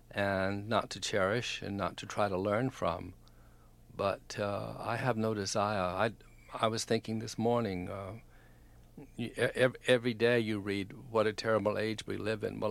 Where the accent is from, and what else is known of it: the South, United States